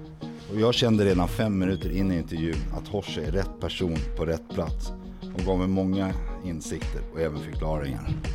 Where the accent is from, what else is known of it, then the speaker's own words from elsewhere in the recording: Sweden; Jag är en svensk kille som är uppväxt i detta land